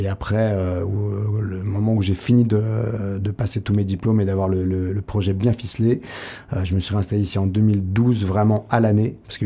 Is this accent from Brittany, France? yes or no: no; Nantes, Pays de la Loire, France; j'ai grandi à Nantes, donc souvent on avait quand même l'occasion d'aller un peu à l'océan